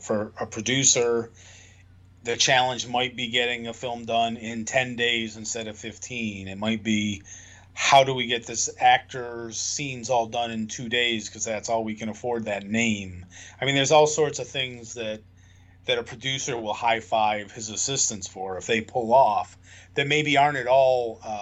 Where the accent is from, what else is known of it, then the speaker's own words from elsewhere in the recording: Fredonia, New York, United States; grew up, though, in Fredonia, an hour south of here. And I was in New York City for 21 years. But when I grew up in Fredonia, we got Buffalo stations, and we did get Canadian stations.